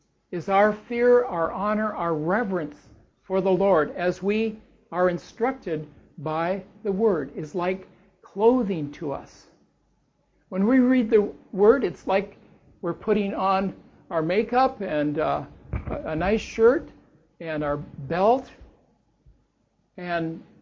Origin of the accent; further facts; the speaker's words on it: Seattle, Washington, United States; I don't think it's particularly good. And I'm from Seattle.